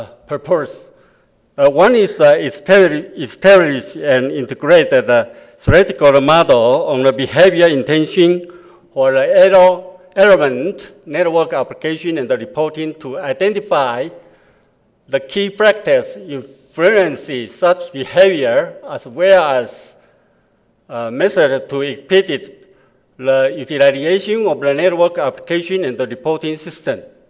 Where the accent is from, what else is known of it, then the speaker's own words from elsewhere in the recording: Taiwan; English is a second language; I come from Taiwan. So you know, my English is not so good.